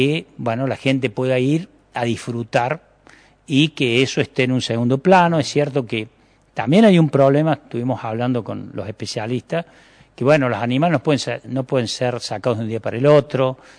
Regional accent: Córdoba, Argentina; Después me fui al barrio residencial de Sarfi en Córdoba y ahí pasé prácticamente toda mi niñez y mi juventud, prácticamente ahí.

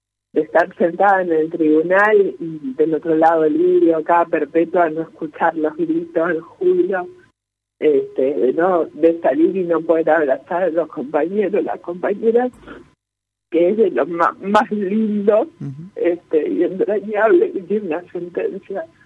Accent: Argentina; como argentinos y argentinas

